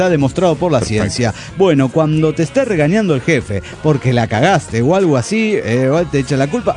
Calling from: Uspallata, Mendoza, Argentina; en contra de los grandes proyectos mineros que hay en mi pueblo.

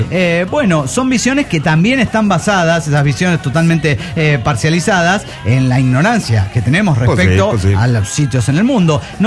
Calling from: Guadalajara, Jalisco, Mexico; de Guadalajara.

